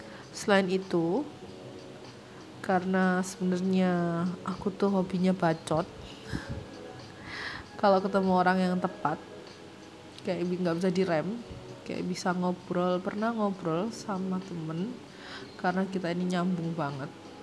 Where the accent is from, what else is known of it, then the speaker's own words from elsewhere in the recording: Surabaya, East Java, Indonesia; also born or lived in Jakarta; aku baru pindah ke Surabaya Januari. Tapi aku tuh asli Surabaya sebenarnya. Kemarin sempat aja kuliah pasca sarjana sama kerja beberapa tahun di Jakarta.